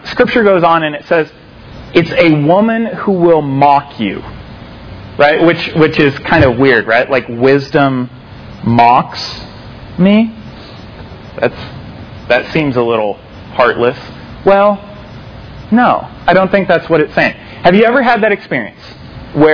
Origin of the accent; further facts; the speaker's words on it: Fort Scott, Kansas, United States; So we had this place I grew up in Fort Scott, Kansas, and we had open lunch in high school